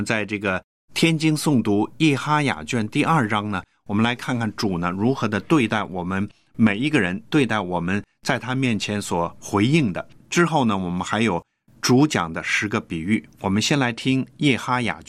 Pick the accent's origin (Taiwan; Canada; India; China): China; 我们中国人